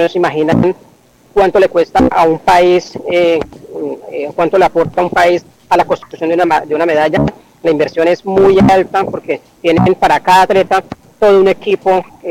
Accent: Guaviare, Colombia; estaba con el objetivo siempre que uno sale del Guaviare, pues regresar a mi tierra a trabajar.

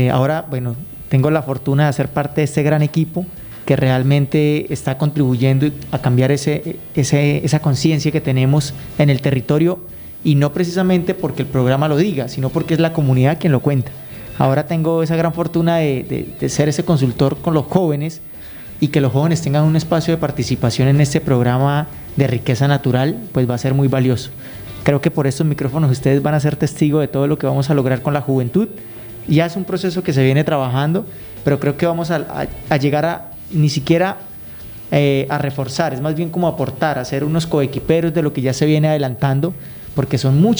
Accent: Guaviare, Colombia; also born or lived in Armenia; Yo realmente nací en Armenia, sí. Porque tuve la oportunidad de que en esa época había bastante recurso y mi padre, por miedo a cómo iba a ser el tema del parto en Guaviare, mandaba siempre a mi mamá hasta el eje cafetero, hasta Armenia

